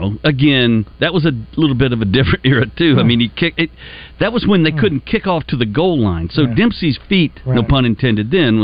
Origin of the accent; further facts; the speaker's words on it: Arkansas, United States; growing up in Arkansas playing football